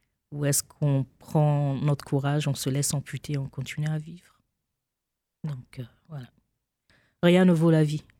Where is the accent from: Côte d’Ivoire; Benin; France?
Côte d’Ivoire; Abidjan; also born or lived in Burkina Faso / Senegal; je suis née au Burkina Faso, mais dès l'âge de 2 ans, je suis allée avec mes parents au Sénégal. Donc, j'ai fait une partie de mon enfance au Sénégal jusqu'à mes 8 ans. Ensuite, je suis allée avec mes parents à Abidjan, donc en Côte d'Ivoire, où je suis restée jusqu'à l'âge à peu près de 11 ans.